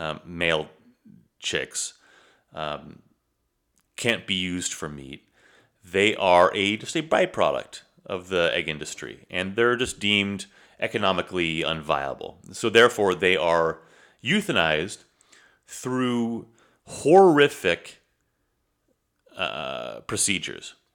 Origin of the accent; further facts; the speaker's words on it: United States; just because we grew up in America, we were, raised in America with American values that dogs are pets and not food